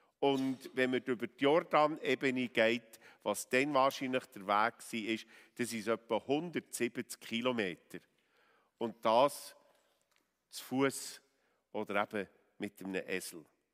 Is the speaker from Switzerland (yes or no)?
yes; Bern, Switzerland; das ich natürlich als Berner sehr gerne singe und euch einlade, auf gut Berndeutsch mitzusingen